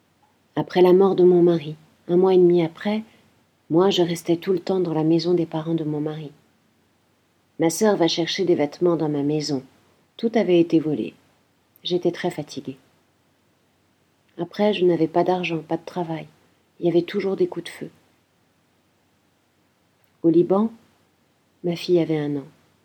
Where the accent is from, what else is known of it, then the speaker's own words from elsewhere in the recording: Damascus, Damascus Governorate, Syria; born there; Je suis née en Syrie, dans la capitale Damas, dans la maison de mes parents. J'ai 5 frères et une sœur. Je suis née en 1959 dans une ville très jolie et très calme.